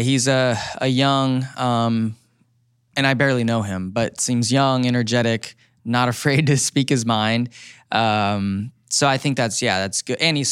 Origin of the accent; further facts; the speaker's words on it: California, United States; I'm sure will be cheering for me a little bit because I'm from California as well.